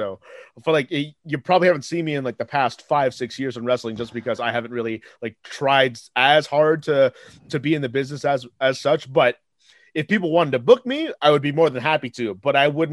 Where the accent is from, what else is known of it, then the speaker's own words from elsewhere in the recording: Peterborough, Ontario, Canada; PTBO stands for Peterborough, which is my hometown